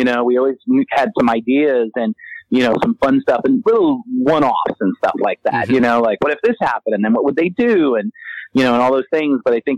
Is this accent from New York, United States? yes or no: yes; New York, United States; I grew up in New York and Central Park was always just, you know, such an important part of my life.